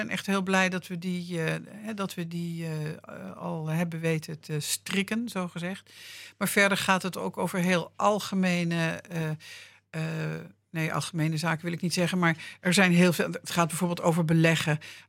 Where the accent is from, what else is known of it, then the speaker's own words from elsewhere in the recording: Laren, North Holland, Netherlands; Ik ben geboren en getogen in Laren. Het is een geweldige streek. Laren is een fantastisch dorp.